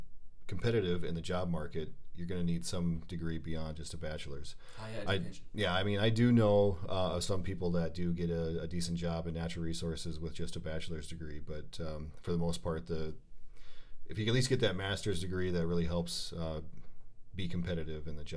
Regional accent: South Dakota, United States; But since I grew up in South Dakota, my first degree was at South Dakota State University in Wildlife and Fisheries Sciences.

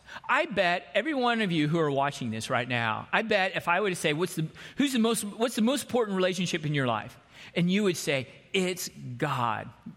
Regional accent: Texas, United States; I grew up in Texas. And so this is like on the other side of the world to me.

